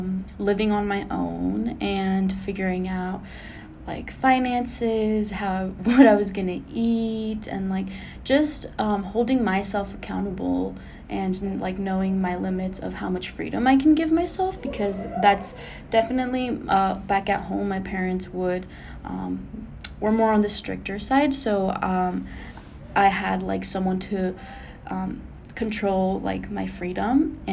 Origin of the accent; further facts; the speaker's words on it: Carbondale, Colorado, United States; also born or lived in Aspen, Colorado; I was born in Aspen, Colorado, and I was raised in Carbondale, Colorado.